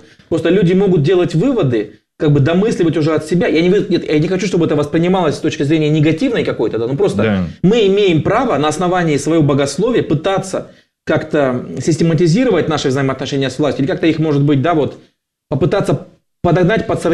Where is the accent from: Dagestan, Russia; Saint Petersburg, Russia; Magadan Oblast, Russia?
Dagestan, Russia; born there; Родился я в Советском Союзе, в ДАССР. Вот.